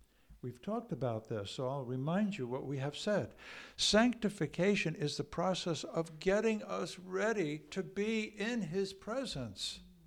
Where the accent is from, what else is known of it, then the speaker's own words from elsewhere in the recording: United States; I'm an American. I'm in Mexico. I'm in Honduras. I'm in Azerbaijan, but I'm an American.